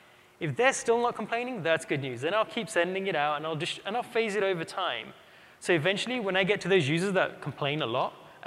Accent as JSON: {"language": "English", "country": "United Kingdom", "said": "I'm British, so T for two kind of works quite nicely."}